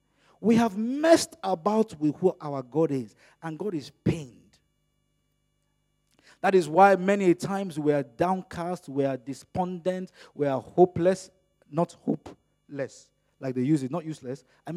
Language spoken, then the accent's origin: English; Nigeria; first language Yoruba; English is a second language; I can't say it in Yoruba, which is my native tongue, but I'll say the translation in English